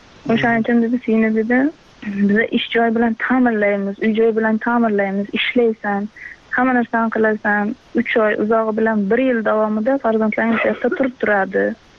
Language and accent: Uzbek; Qamashi, Qashqadaryo Region, Uzbekistan; born there; Qashqadaryo viloyati Qamash tumanida tug'ilganman.